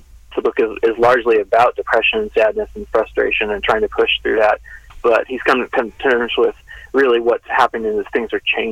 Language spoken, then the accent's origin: English; West Coast, United States; now in Kansas, United States; I think growing up on the West Coast, going to the Midwest for the first time was a big revelation for me.